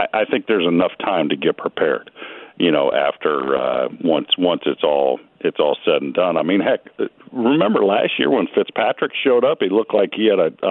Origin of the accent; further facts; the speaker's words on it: California, United States; where I grew up in California